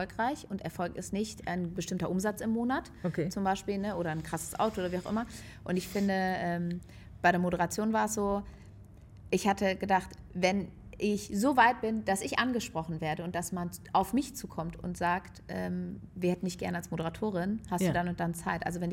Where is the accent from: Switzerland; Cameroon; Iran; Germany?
Germany; Rhineland; ich komme ja aus dem Rheinland, wir feiern Karneval